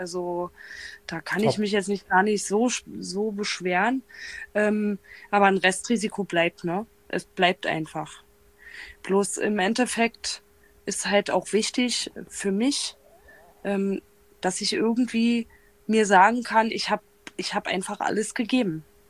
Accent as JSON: {"language": "German", "region": "Berlin", "country": "Germany", "said": "ich komme aus Berlin"}